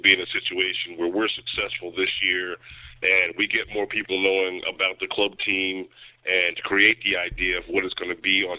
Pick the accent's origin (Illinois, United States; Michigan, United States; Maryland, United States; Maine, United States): Maryland, United States; La Plata; I went to school in La Plata, Maryland.